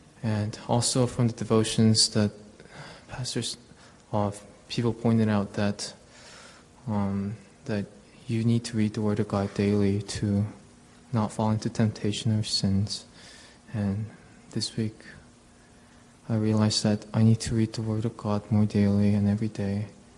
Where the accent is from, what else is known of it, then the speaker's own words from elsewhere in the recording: South Korea; and I'm from South Korea.